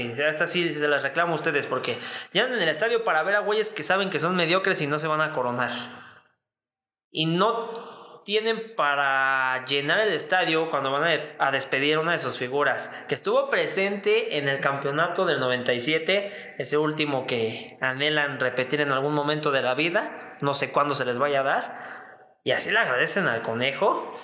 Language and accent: Spanish; San Luis Potosí, Mexico; yo soy de San Luis